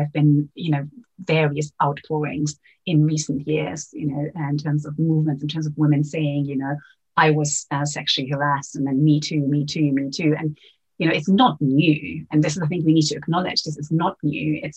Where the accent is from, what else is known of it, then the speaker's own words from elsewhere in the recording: Venezuela; because I saw in Venezuela, growing up in Venezuela, that they are disproportionately affected